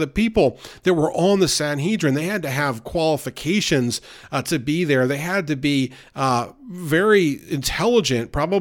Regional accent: Northeast, United States; Growing up in the Northeast, I had a foul mouth.

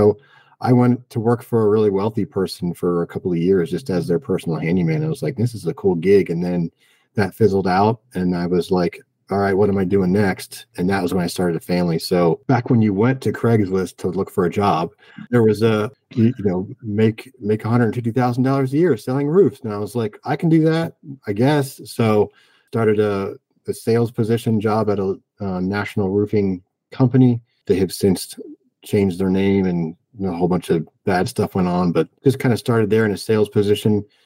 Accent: Pennsylvania, United States; born there; I was born in Pennsylvania in the early 80s. Grew up in a family of tradesmen.

